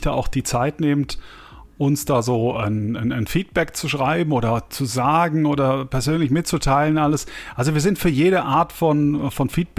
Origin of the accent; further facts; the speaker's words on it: Mainz, Rhineland-Palatinate, Germany; born there; Ich meine, ich stamme ja eigentlich ja von dort. Also gebürtigerweise bin ich ja auch dort in der Nähe geboren.